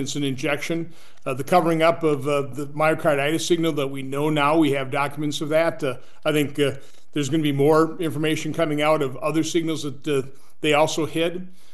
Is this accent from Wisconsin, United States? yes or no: yes; Oshkosh, Wisconsin, United States; now in Washington, D.C., United States